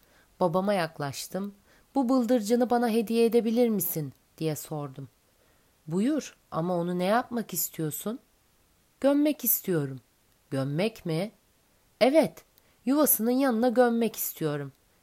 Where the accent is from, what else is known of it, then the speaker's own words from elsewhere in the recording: Aegean Region, Turkey; Biz Egeliyiz. Bizim oralarda K'ler hep G diye söylenir.